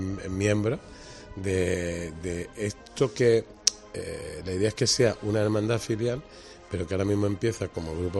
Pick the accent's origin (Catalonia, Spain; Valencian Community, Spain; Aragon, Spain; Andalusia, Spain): Andalusia, Spain; Cabra; now in Córdoba, Spain; un lugar de encuentro para toda la gente que somos de Cabra y que habitualmente vivimos en Córdoba